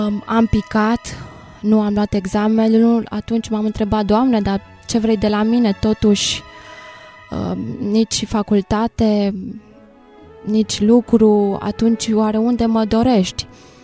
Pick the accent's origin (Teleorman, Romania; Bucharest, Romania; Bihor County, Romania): Bucharest, Romania; born there; m-am născut în București, într-o familie cu 9 copii. Am frecventat biserica din oraș, încă de mică, împreună cu părinții.